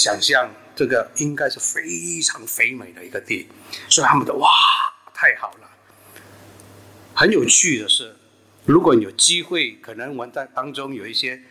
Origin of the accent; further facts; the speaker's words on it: Singapore; 我们新加坡人大家都知道，全世界人知道喜爱吃榴莲嘛